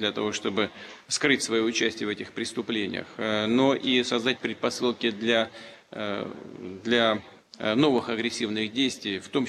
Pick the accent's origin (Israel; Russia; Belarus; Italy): Russia; Saint Petersburg; имея в виду и особое отношение мое к Петербургу. Сами понимаете, это мой родной город